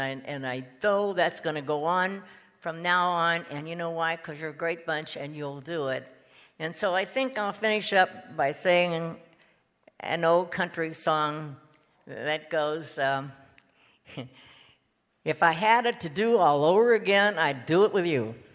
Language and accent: English; St. Louis, Missouri, United States; I'm not saying that just because she comes from St. Louis and I come from St. Louis